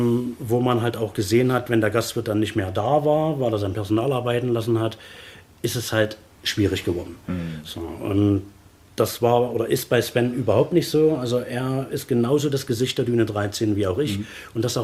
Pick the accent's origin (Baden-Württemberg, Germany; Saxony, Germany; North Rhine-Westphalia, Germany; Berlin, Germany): Saxony, Germany; Chemnitz; also ich komme ursprünglich aus Chemnitz, habe im Marketing gearbeitet